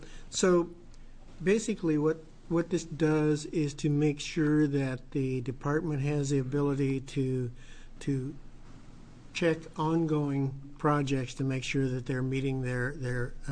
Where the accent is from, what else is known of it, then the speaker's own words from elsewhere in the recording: Oregon, United States; I'm good at dodging bullets. Yeah. I'm from Southern Oregon.